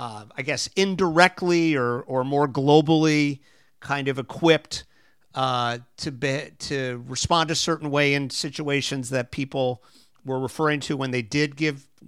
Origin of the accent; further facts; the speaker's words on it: Miami, Florida, United States; now in New York, United States; I mean, I grew up in Miami, Florida. I've been in New York I can't do the math offhand, I'll just say since 1985.